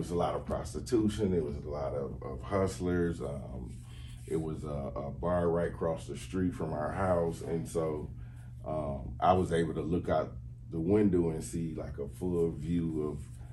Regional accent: Orlando, Florida, United States; also born or lived in Buffalo; now in Milwaukee, United States; But I'm from Orlando, Florida. I was actually born in Buffalo, but we moved to Orlando, Florida when I was younger.

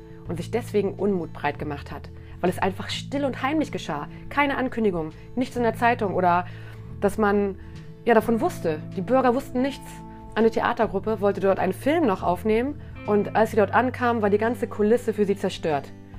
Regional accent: Braunschweig, Lower Saxony, Germany; Ich bin aus Braunschweig, Hannover ist die verbotene Stadt.

